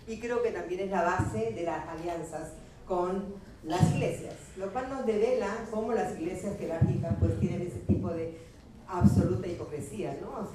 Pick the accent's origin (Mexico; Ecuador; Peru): Peru